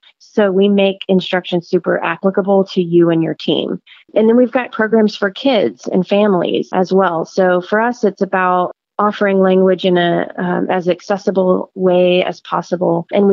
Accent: Chattanooga, Tennessee, United States; touched by the power of language and culture and wanted to offer that similar experience to people in my hometown.

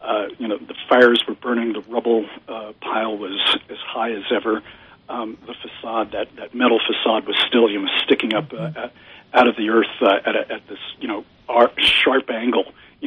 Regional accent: New York, United States; as a human being, as an American, as a New Yorker.

